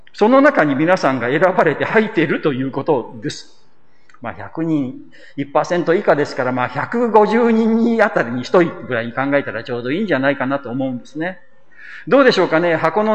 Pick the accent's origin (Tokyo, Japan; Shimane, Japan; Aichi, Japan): Shimane, Japan; Izumo; 私は、まあ、島根県の出身で、出雲の出雲教会出身なんですね。